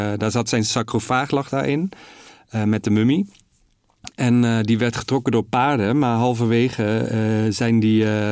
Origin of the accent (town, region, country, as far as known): Netherlands; accent: soft G